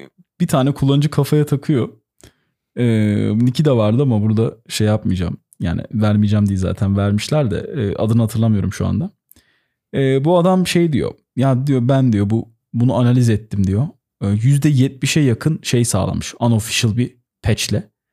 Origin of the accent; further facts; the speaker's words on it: Ankara, Turkey; Yani tabii mantıklı olan Ankara'daki server'a bağlanıp oynamak yani bir Ankaralı olarak.